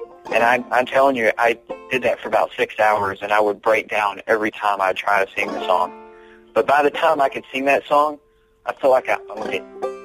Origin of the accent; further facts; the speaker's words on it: Arkansas, United States; I'm a hillbilly from Arkansas, okay